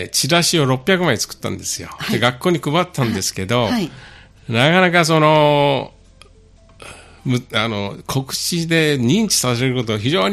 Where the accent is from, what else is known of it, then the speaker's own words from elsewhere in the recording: Fukuoka, Japan; 私九州出身で福岡県なんですけど、